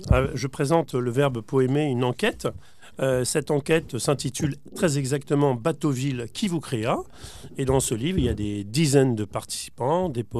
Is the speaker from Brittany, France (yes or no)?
yes; Brittany, France; Et voilà, breton également.